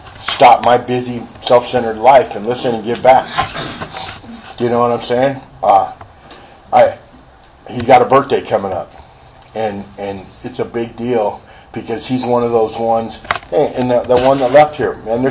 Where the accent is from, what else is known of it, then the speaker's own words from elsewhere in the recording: Norco, California, United States; It was national news in Norco. We're from Norco. Norco's not real big, okay?